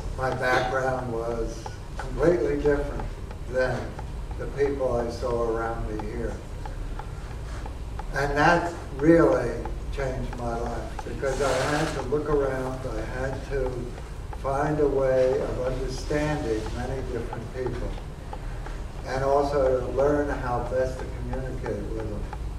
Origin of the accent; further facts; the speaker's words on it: Brooklyn, New York, United States; I grew up in Brooklyn, New York, in very poor circumstances during the Depression.